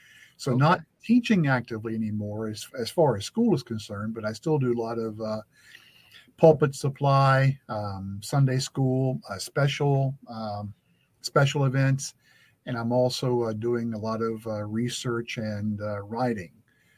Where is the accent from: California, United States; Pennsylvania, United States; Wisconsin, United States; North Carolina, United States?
North Carolina, United States; Greensboro; Well, actually, I am from North Carolina originally.